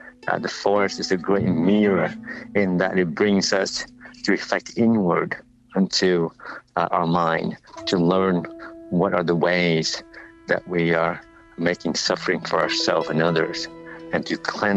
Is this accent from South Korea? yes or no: no; Vietnam; also born or lived in Thailand; And in Asia, where I was trained in Thailand, or where I grew up in Vietnam